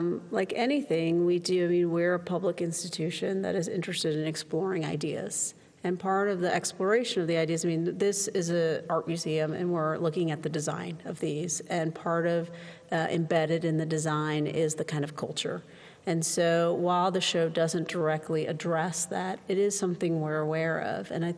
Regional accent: Portland, Oregon, United States; So I grew up in Portland.

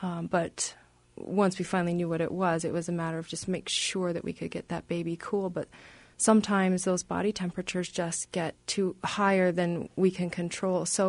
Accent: Seattle, Washington, United States; We grew up in Seattle, where summers aren't nearly as difficult as they would be for someone with a disorder here in the Midwest or in Nebraska, where my grandfather grew up.

